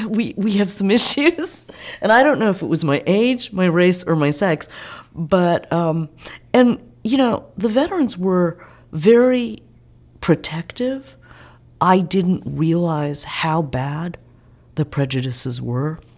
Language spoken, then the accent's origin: English; Athens, Ohio, United States; Now, I'm born and raised in Athens, Ohio. I had never been exposed to, in our country, to racism. You know, university town.